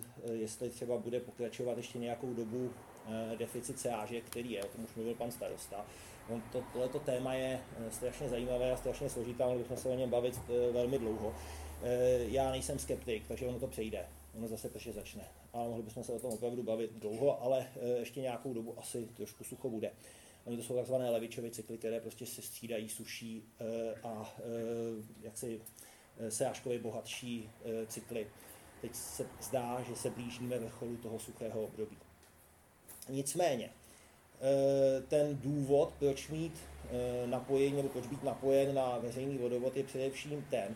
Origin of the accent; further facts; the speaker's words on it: Mníšek pod Brdy, Central Bohemian Region, Czechia; já jsem z Níčku pod Brdy